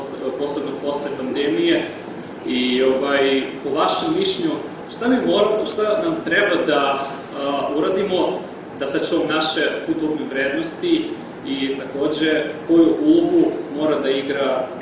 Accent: Belarus

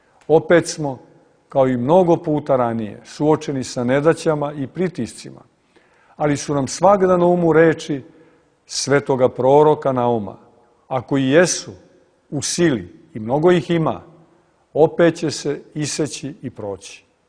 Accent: Serbia; ali kao pravoslavni Srbi ne prećutkujemo ni zločine nad srpskim narodom u okolini Srebrenice.

